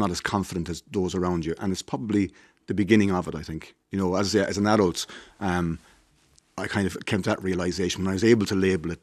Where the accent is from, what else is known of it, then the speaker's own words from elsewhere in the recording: Thurles, Munster, Ireland; So I grew up in Thurles, home of the GAA. I was a middle child of five, working-class family.